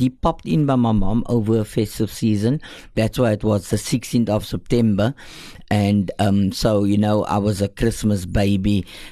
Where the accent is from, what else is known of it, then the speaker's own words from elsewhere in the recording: Hanover Park, Western Cape, South Africa; born there; I was born in Hanover Park, at Hanover Park Day Hospital.